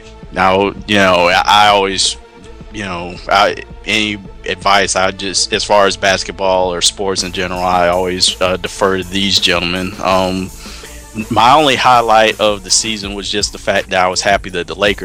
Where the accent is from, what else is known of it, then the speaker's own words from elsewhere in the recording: Georgia, United States; Of course, I keep track of the Hawks, you know, because I'm from Georgia.